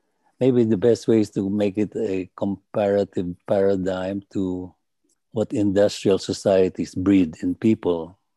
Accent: Philippines; I'm from the Philippines.

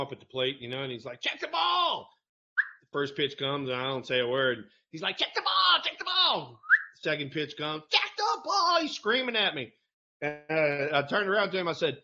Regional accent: New Orleans, Louisiana, United States; I mean, you know, I'm I'm from New Orleans, and Houston was right there

